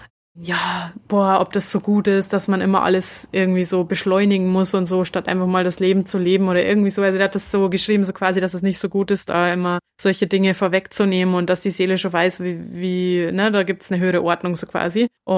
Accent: Passau, Bavaria, Germany; in Passau, wo ich herkomme, ursprünglich

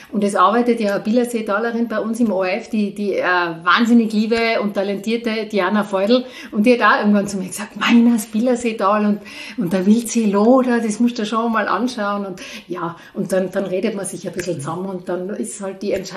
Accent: Innsbruck, Tyrol, Austria; Ich bin aus Innsbruck und bin zuerst in Innsbruck aufgewachsen, bis ich so 12 Jahre alt war.

